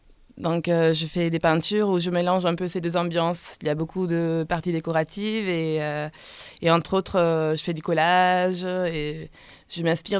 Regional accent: Switzerland; moved away; quand j'habitais encore en Suisse. Je suis suisse d'origine.

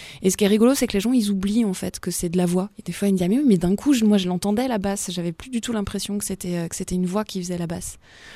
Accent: Poitiers, Nouvelle-Aquitaine, France; nous, on vient de Poitiers, on n'est pas de la région, on arrive de Poitiers. Moi, j'ai habité ici il y a quelques années

